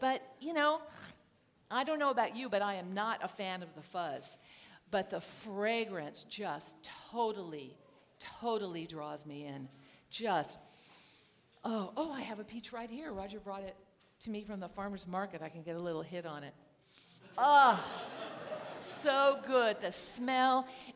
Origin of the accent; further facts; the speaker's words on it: Hayward, California, United States; I grew up in the East Bay in Hayward, which is a fairly blue-collar community in the East Bay of the San Francisco Bay.